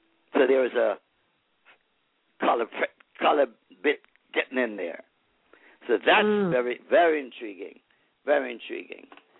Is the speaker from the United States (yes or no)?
no; Montego Bay, Saint James Parish, Jamaica; I wrote a chapter about my mother, Ellen, and my father, William, and myself growing up in Montego Bay